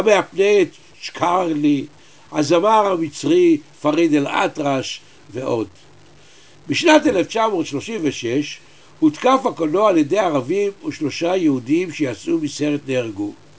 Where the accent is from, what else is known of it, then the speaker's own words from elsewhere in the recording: Jerusalem, Jerusalem District, Israel; born there; בעיר הולדתי ירושלים